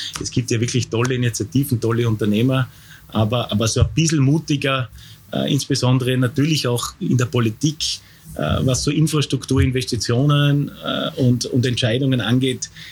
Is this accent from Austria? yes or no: yes; Vorarlberg, Austria; Also grundsätzlich, mir taugt es in Vorarlberg und ich lebe gerne in Vorarlberg und ich fühle mich auch als Vorarlberger.